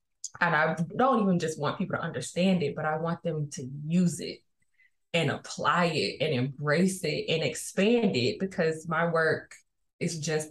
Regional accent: Jackson, Mississippi, United States; I'm from Mississippi. I was raised in Jackson.

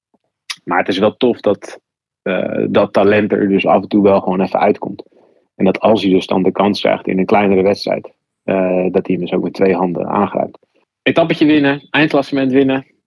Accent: Netherlands; Ik kwam uit Nederland en dan ging ik in Spanje koersen.

